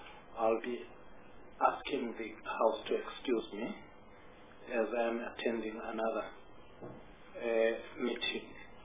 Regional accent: Eastern Cape, South Africa; Originally, I'm from the Eastern Cape.

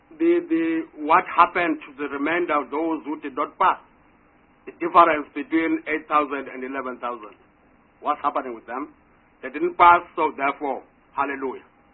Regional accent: Gauteng, South Africa; I'm talking that because I'm coming from Gauteng, so I know.

